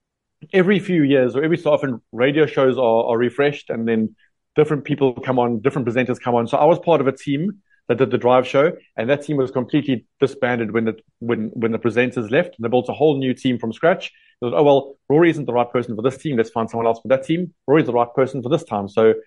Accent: South Africa

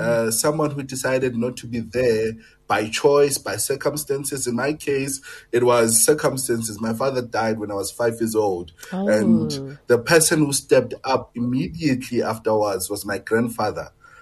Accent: Alexandra, Gauteng, South Africa; I was born and bred in Alex.

